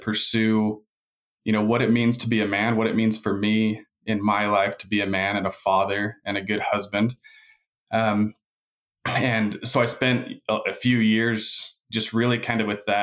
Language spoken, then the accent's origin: English; Riverton, Utah, United States; Born and raised in Riverton, Utah. Actually, both my wife and I grew up there.